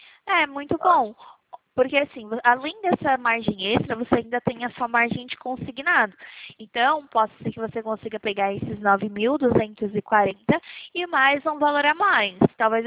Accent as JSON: {"language": "Portuguese", "region": "São Paulo", "country": "Brazil", "said": "Não, eu sou de São Paulo"}